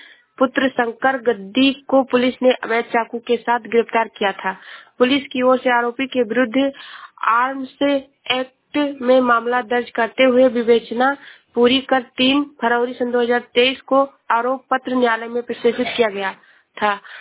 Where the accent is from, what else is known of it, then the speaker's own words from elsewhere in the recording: Uttar Pradesh, India; मैं जिला श्रावस्ती से हूँ।